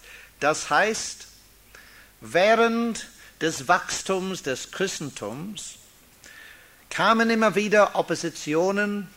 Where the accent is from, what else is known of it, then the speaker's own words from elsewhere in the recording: Freiburg, Baden-Württemberg, Germany; während dieser Woche in Freiburg, meine alte Heimatstadt, noch einmal etwas Zeit zu verbringen.